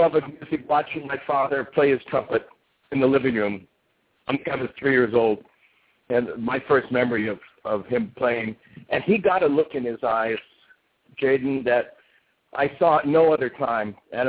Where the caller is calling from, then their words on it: New York City, New York, United States; I'm calling in from New York City. I'm looking out the Hudson right now.